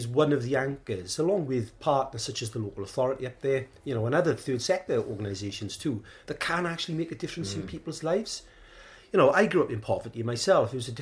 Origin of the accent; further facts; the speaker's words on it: Penrhiwceiber, Wales, United Kingdom; I'm from Penrhyn in the Cannon Valley. I'm a proud Khyber boy.